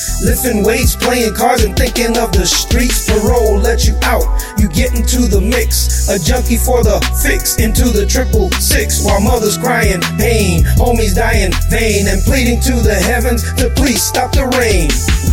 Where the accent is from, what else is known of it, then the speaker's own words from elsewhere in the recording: New York City, New York, United States; I grew up in the New York City ghetto site, from the dark to the light, the wrong to the right.